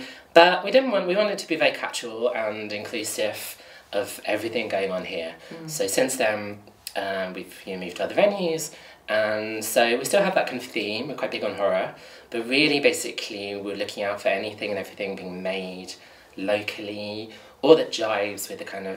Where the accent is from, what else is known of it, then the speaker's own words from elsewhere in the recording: South Coast, United Kingdom; also born or lived in California, United States; so I grew up on the South Coast and travelled the world for quite a long time, particularly in Los Angeles. So I lived in California for 7 years